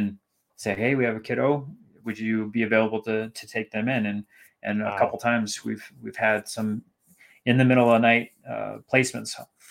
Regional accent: California, United States; born there; also born or lived in Minnesota / Texas; now in Colorado, United States; For being a kid, I was born in California, loved it there.

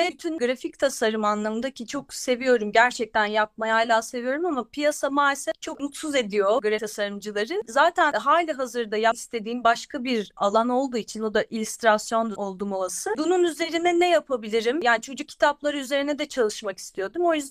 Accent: Eskişehir, Turkey; moved away as an adult; now in Istanbul, Turkey; Biter bitmez de zaten doğrudan İstanbul'a taşındım. Eskişehir doğma büyüme Anadolu Üniversitesi tabii mezunuyum

